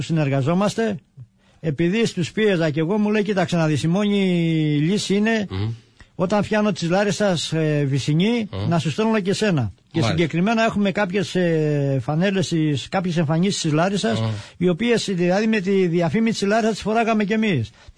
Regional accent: Greece; είμαι Έλληνας

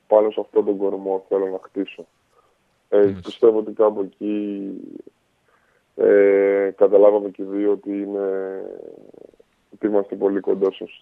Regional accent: Heraklion, Crete, Greece; Έχω γεννηθεί, βασικά έχω μεγαλώσει στο Ηράκλειο, καταγωγή μου από το Ρέθυμνο, από τα Μόλια. Αλλά έχω μεγαλώσει 16 χρόνια στο Ηράκλειο

